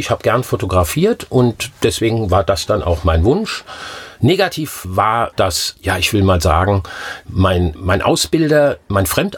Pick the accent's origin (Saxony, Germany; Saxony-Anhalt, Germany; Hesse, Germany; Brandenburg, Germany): Hesse, Germany; Wiesbaden; Ich bin in Wiesbaden groß geworden, ja, das stimmt. Ich bin auch Spätaussiedler hier rüber. Angefangen hat es in Wörrstadt 1996 bin ich dann in die Nähe von Oppenheim gezogen